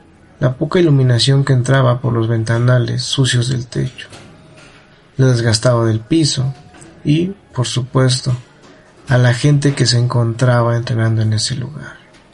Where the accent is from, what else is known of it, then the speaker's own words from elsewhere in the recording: Avándaro, Michoacán, Mexico; tengo 32 años y soy de Avándaro, Michoacán. Mi domicilio es incierto, pero mi origen no puedo negarlo, pues a donde quiera que voy, me siento orgulloso de mi tierra.